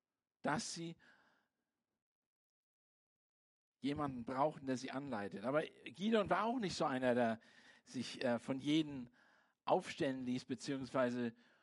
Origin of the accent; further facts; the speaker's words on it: Germany; dass ich ein Deutscher bin. Und habe ich gesagt, ich bin ein Deutscher. Und das hat mein Volk gemacht.